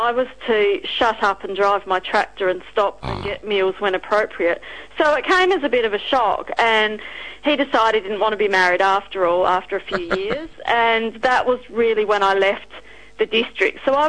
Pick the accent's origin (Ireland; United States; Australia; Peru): Australia; South Australia; I'm from broadacre farming, cereal and wool country on the Eyre Peninsula, a small place called Cleve. I was raised on a farm with farming parents